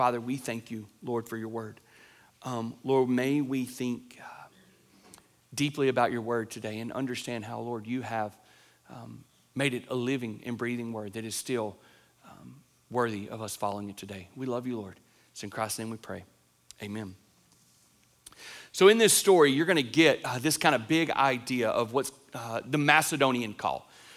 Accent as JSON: {"language": "English", "town": "Lawrenceburg", "region": "Tennessee", "country": "United States", "tie": "born or raised there", "said": "So after I grew up in Lawrenceburg, Tennessee. If y'all know where that's at, there's a big Amish, like horse and buggy Amish community there."}